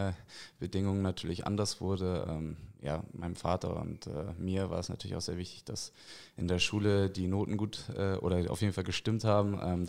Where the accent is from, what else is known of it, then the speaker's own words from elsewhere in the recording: Hamburg, Germany; Ja, ich bin in Hamburg aufgewachsen, im Hamburger Westen.